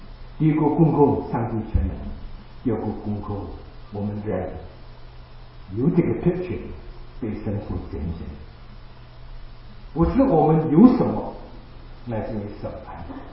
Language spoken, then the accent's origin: Chinese; Indonesia; moved away; 我在印尼长大的时候